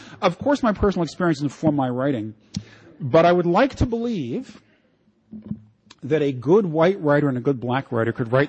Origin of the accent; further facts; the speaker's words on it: Washington, District of Columbia, United States; when I was a little boy growing up in Washington, D.C., I used to buy these little spiral notebooks at we lived a block from the elementary school